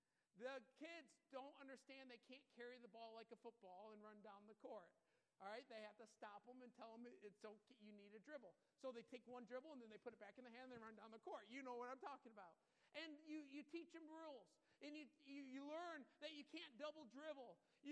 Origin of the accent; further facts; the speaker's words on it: Michigan, United States; When we grew up in Michigan, our house on Annapolis